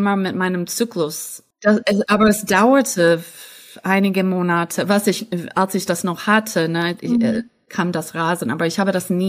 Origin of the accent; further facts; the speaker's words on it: United States; moved away as an adult; now in Germany; Ich war dann 47 und ich komme aus den Staaten und aber wohne sehr gerne in Deutschland seit 21 Jahren.